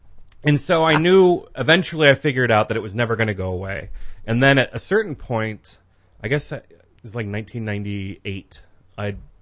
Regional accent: Westchester, California, United States; I grew up in Westchester, which is between El Segundo and Marina Del Rey.

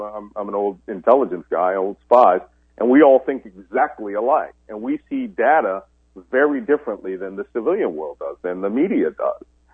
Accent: Philadelphia, Pennsylvania, United States; and I'm from Philadelphia, and I believe deeply, deeply in the values of the founding fathers.

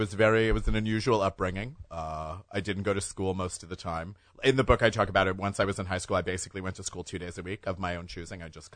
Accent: New York, United States; listen, I'm a New Yorker. I lived through 9/11.

